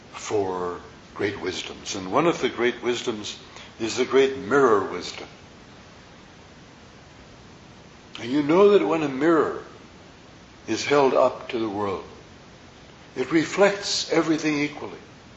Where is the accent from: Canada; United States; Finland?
Canada; the member I grew up in Canada.